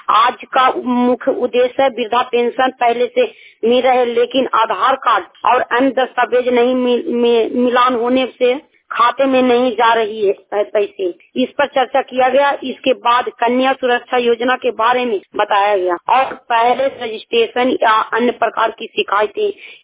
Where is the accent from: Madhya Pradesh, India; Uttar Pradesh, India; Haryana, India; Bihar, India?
Bihar, India; मैं नालंदा जिले के हरनौत प्रखंड के पूरे गांव की रहने वाली हूं।